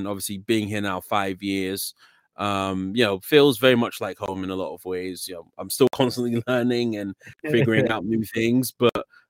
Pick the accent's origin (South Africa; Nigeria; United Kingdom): United Kingdom; London; now in United States; I have a little bit of an accent. I'm from London originally. So born and raised in London back in the UK and moved over here to the US in April of 2017. So I've been here about 5 years